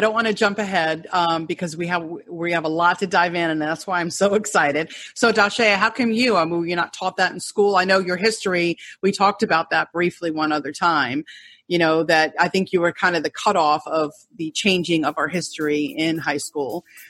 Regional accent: New York, United States; You know, I think just because our family growing up on Long Island, they're Catholic.

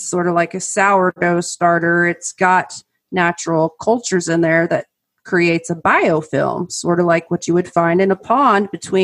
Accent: Oklahoma, United States; To all of my years growing up in Oklahoma

